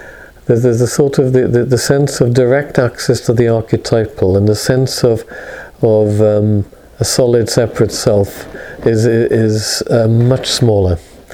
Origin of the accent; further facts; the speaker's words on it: Wales, United Kingdom; Suddenly I'm a Brit, and I'm Welsh. I hate being a Brit. Well, it's being Welsh. I'm fine with being Welsh. I never wanted to be a Brit.